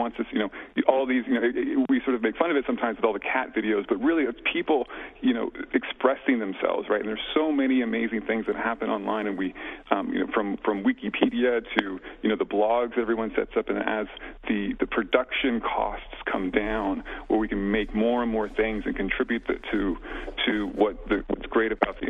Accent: California, United States; I grew up in California, and I did actually go to Liberty University later.

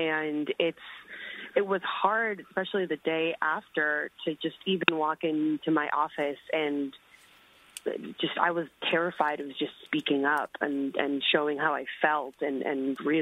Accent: Puerto Rico; also born or lived in East Coast, United States; now in Austin, United States; I'm originally from Puerto Rico, and I lived on the East Coast for a while and have a lot of international friends and grew up surrounded by very diverse cultures and diverse people. And I moved to Austin, which is a blue dot in a red state

